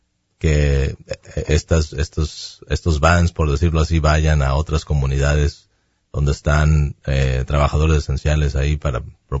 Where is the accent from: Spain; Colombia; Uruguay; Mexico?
Mexico; Siendo latino, siendo mexicano, no uno sabe ahí cómo ahí verbiar para seguir.